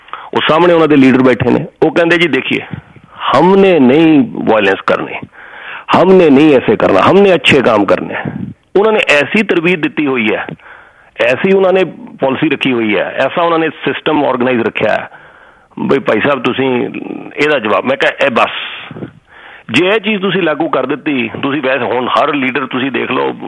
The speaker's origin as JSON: {"language": "Punjabi", "region": "Punjab", "country": "India", "said": "ਅਸੀਂ ਮੈਂ ਪੰਜਾਬ ਤੋਂ, ਅਸੀਂ ਸਿੱਖ ਮੈਜੋਰਿਟੀ ਸੀਗੇ ਉੱਥੇ, ਸਾਰੇ ਇੰਡੀਆ 'ਚ ਹਿੰਦੂ ਮੈਜੋਰਿਟੀ 'ਚ ਹੈਗੇ ਨੇ"}